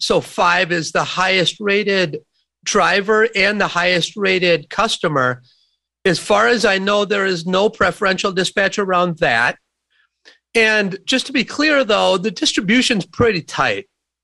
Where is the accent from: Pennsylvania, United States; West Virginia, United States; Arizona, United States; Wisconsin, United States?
Wisconsin, United States; Sun Prairie; I'm a bucolic. I was raised in Sun Prairie, Wisconsin. My mom and dad, this is a trucker and a secretary